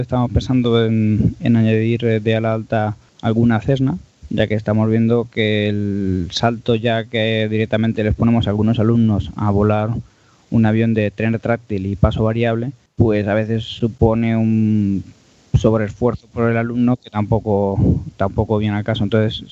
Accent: Madrid, Community of Madrid, Spain; Bueno, porque somos de Madrid, hemos estudiado en Cuatro Vientos

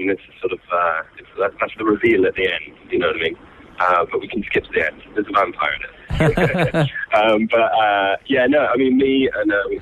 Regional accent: France; We're from France.

